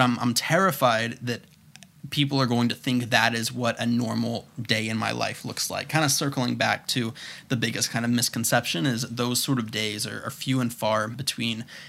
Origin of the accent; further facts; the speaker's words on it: Florida, United States; A bad habit I had whenever I was growing up in Florida was I blamed my location on everything.